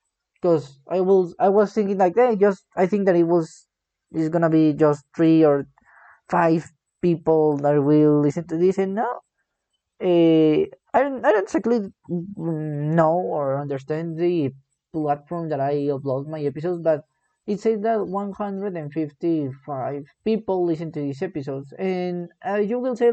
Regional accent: Mexico; English is a second language; this is not my best English. This is not the best English that you will hear because I'm from Mexico. Soy mexicano.

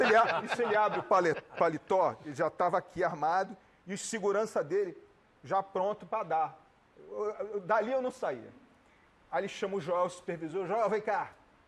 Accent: Rio Grande do Sul, Brazil; que eu sou gaúcho também.

